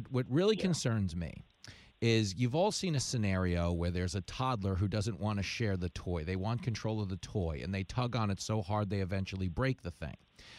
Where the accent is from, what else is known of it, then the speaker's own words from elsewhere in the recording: New York City, New York, United States; as a New Yorker, like, we're sitting here watching him downgrade violent felonies left and right.